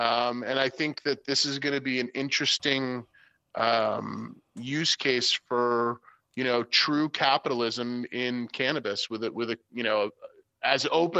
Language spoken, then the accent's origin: English; Rhode Island, United States; now in Vermont, United States; And I'm from Rhode Island. They call us idiots. That's where I was born and raised.